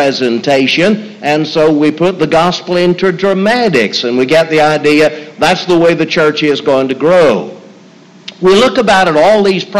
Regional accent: New Martinsville, West Virginia, United States; When I was a boy growing up in New Martinsville, West Virginia

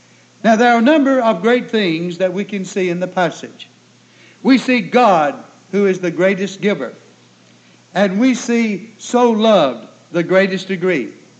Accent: Bridgeport, Alabama, United States; when I was growing up in Bridgeport, Alabama.

